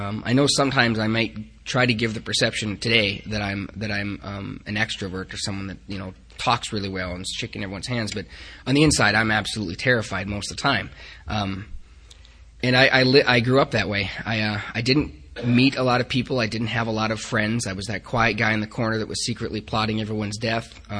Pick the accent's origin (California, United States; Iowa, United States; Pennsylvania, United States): Iowa, United States; Ackley; also born or lived in Minot, North Dakota; So I was born in Minot, North Dakota, and now we're talking. That's what I'm talking about. I quickly moved to Ackley, Iowa, where I spent the first 10 years of my life. I grew up on a farm.